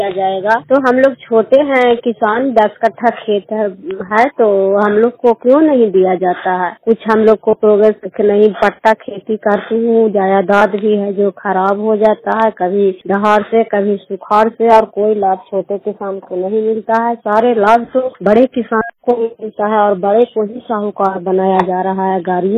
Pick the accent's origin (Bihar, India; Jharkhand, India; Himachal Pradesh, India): Bihar, India; Jaswantpur; मैं जसवंतपुर गांव की रहने वाली हूँ, चंडी ब्लॉक नालंदा जिला की।